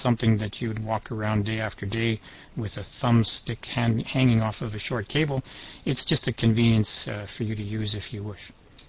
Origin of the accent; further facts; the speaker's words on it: Canada; so I'm also Canadian, and I would dearly love it if they can make those books available up here.